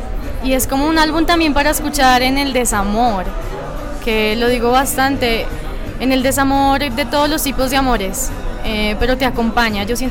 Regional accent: Bello, Antioquia, Colombia; Bueno, yo vengo de Medellín, yo soy de Bello, Antioquia.

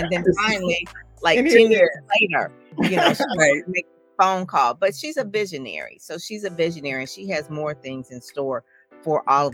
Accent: Detroit, Michigan, United States; And I'm from Detroit, so most of you all are kind of like in the DMV.

